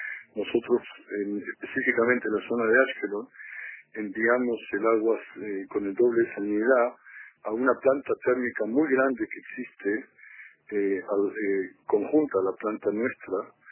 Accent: Uruguay; born there; como charrúa de nacimiento le tengo mucho cariño a Uruguay

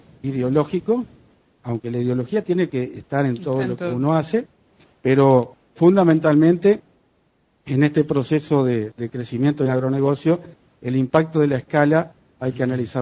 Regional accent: Cardona, Colonia, Uruguay; also born or lived in Montevideo / Ombú de la Valle; now in Mercedes, Uruguay; si bien nací en Montevideo, mi primera infancia fue en Ombú de la Valle, mi etapa escolar fue en Cardona y Liceal, y hoy hace 27 años que vivo en Mercedes.

